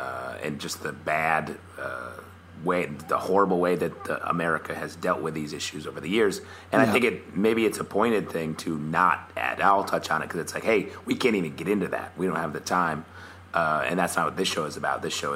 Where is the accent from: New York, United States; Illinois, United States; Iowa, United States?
New York, United States; Syracuse; I'm from Syracuse.